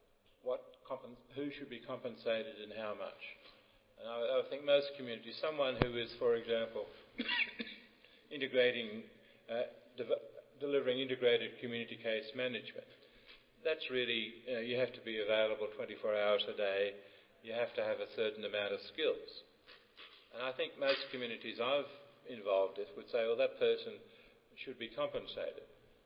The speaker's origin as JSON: {"language": "English", "town": "Seattle", "region": "Washington", "country": "United States", "said": "I come from Seattle"}